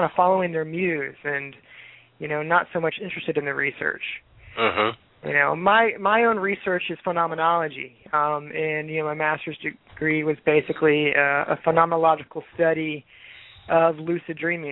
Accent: Georgia, United States; now in California; I grew up in Georgia and spent the last 7 years in California, so I'm in denial.

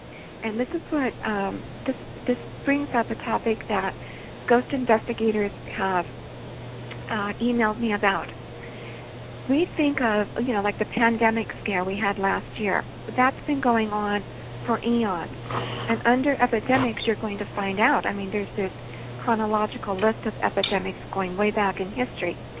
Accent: the South, United States; well, I'm a Southerner, so I've got all sorts of people in the Civil War.

